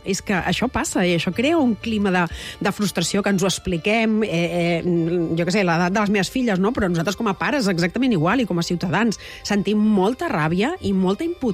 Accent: Catalonia, Spain; Jo també sóc del Maresme com ell, i també hi ha busos que anaven amb retard

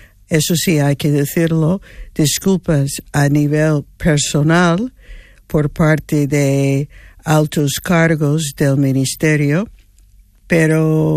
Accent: Spain; Yo lo hice como española y lo hice no para mí personalmente

